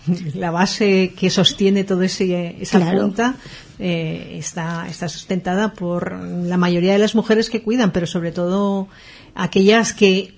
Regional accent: Madrid, Community of Madrid, Spain; yo creo que el valenciano, lo dice una madrileña, muchísimo

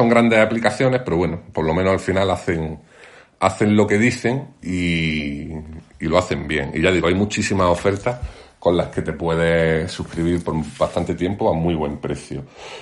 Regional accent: Granada, Andalusia, Spain; Pero, por ejemplo, nosotros que somos de Granada, ¿no?

